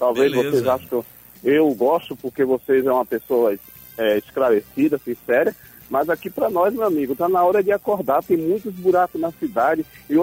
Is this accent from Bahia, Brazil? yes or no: yes; Salvador, Bahia, Brazil; Eu sou de Salvador, nasci e criado, fui criado com a irmã Dulce ali na Baixa do Bonfim.